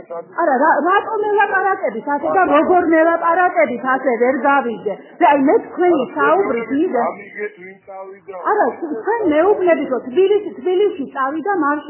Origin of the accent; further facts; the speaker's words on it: Imereti, Georgia; მე აქ დაბადებული ვარ გაზრდილი ვარ